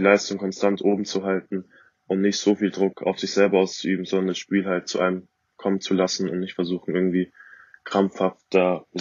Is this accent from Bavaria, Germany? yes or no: yes; Augsburg, Bavaria, Germany; Also ich komme aus Augsburg. Und Hohenstetten ist halt ein Stadtteil in Augsburg.